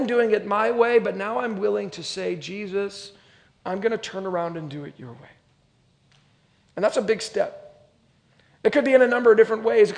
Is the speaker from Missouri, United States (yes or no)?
no; California, United States; but I'm a Californian, and I love the beaches of California